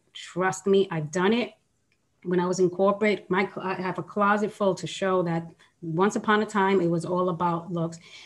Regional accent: New York, United States; I'm a New Yorker, what can I say?

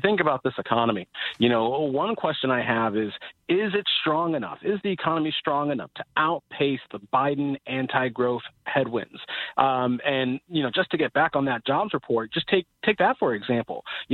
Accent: Kansas, United States; You know, as an example, I'm from Kansas. I'm from the Midwest.

